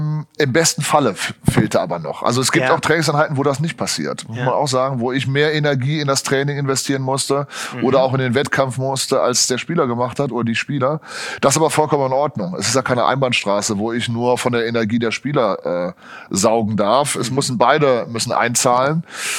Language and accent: German; Aachen, North Rhine-Westphalia, Germany; in Deutschland war ich zunächst einmal in Aachen, das ist meine Heimatstadt, BTB Aachen ist mein Heimatverein.